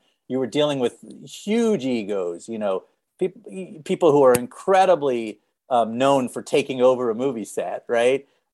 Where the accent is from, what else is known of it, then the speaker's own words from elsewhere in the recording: Boston, Massachusetts, United States; I'm a kid from Boston.